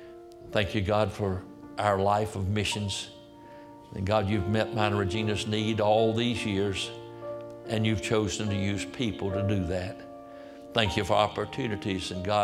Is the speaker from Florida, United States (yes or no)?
no; Roanoke Rapids, North Carolina, United States; but I'm sure glad He came to me at my hometown of Roanoke Rapids.